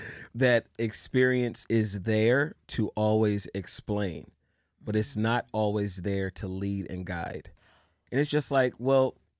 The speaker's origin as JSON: {"language": "English", "town": "Philadelphia", "region": "Pennsylvania", "country": "United States", "tie": "born or raised there", "said": "Growing up in Philly"}